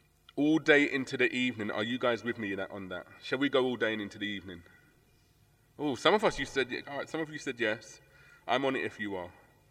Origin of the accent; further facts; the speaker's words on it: Tottenham, London, United Kingdom; or in my hometown in Tottenham, if you support Arsenal, if you support Tottenham.